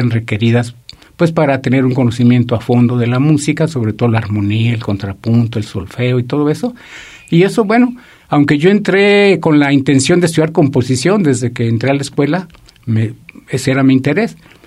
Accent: Mexico; como mexicano

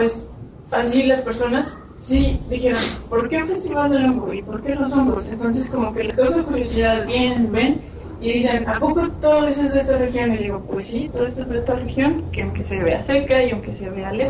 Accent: Zacatecas, Mexico; now in Villa Guerrero, Mexico; E incluso cuando vinieron mis papás a vivir acá, porque somos de Zacatecas

